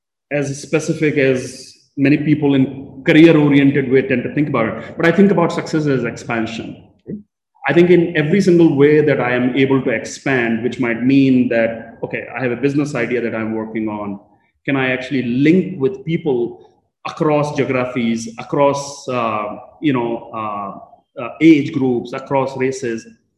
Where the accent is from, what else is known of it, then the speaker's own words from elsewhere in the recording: North India, India; I'm from North India, she's from South